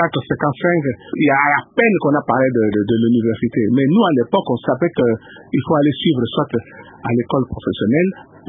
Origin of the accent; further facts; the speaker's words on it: Kinshasa, DR Congo; je grandissais comme tous les enfants qui étaient nés à Kinshasa. Je suis né dans une famille modeste.